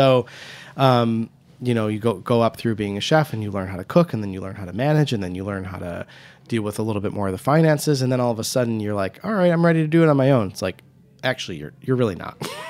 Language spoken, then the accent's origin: English; Michigan, United States; a lot of the food that we grew up eating in Southeast Michigan